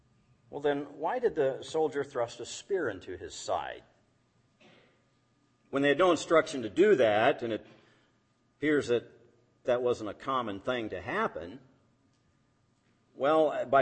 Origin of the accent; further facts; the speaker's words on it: Fremont, United States; I remember back in the 60s, my hometown in Fremont